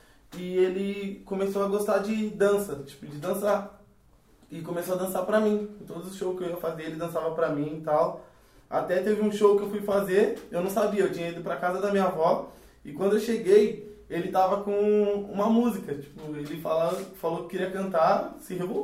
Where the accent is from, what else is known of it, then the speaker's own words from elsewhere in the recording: Ferraz de Vasconcelos, São Paulo, Brazil; also born or lived in Mongaguá; Eu nasci em Mongaguá, lá na Baixada. Só que a maior parte da minha infância eu passei em Ferraz. E tem pouco tempo que eu tô em Mogi, tipo uns 2 anos, vai fazer 3 anos agora. Que a gente tá morando em Mogi.